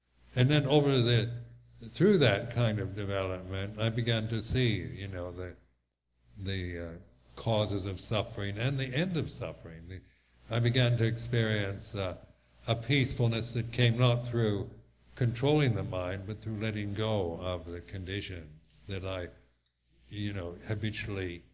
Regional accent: United States; because being an American, you're culturally conditioned to be critical of everyone else's culture.

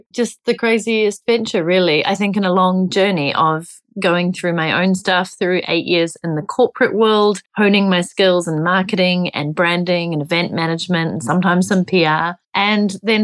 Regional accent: New Zealand; accent: New Zealand; I'm originally from New Zealand, so that's the accent.

